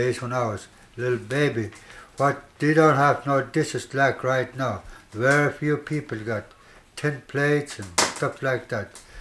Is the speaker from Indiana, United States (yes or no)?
no; Nenana, Alaska, United States; Right from Nenana. That's my home. I was born and raised up there.